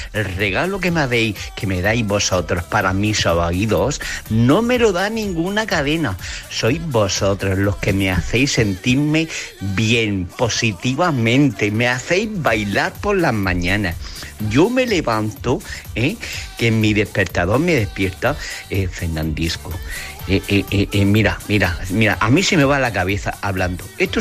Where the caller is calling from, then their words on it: Lorca, Region of Murcia, Spain; de Lorca. De siempre, inimitable, auténtico.